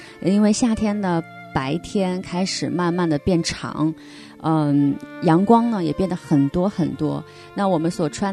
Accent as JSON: {"language": "Chinese", "region": "North China", "country": "China", "tie": "born or raised there", "said": "那我其实是北方长大的孩子，我们北方也会下雨"}